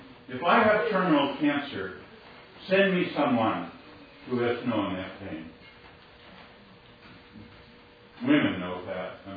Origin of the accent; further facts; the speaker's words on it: Oregon, United States; It's hard because I grew up in Eastern Oregon, which is a lot like Alaska, really, in terms of a lot of the attitudes and kind of independence and self-confidence, but also kind of a stubbornness.